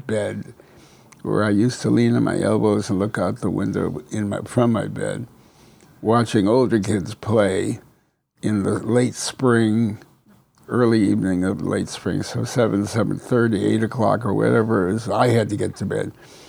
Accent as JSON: {"language": "English", "town": "New Haven", "region": "Connecticut", "country": "United States", "tie": "born there", "also_born_or_lived": "Chelsea, Massachusetts", "said": "I was born in New Haven, Connecticut, 96, soon to be 97, July, years ago. Moved from there to, we lived in Massachusetts for a little while. I was 9 years old, living in Chelsea, Mass"}